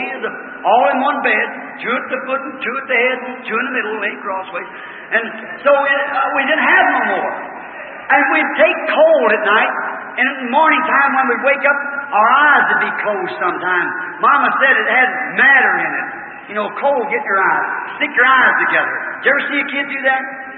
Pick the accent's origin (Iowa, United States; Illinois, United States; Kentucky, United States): Kentucky, United States; You know, I was raised in Kentucky.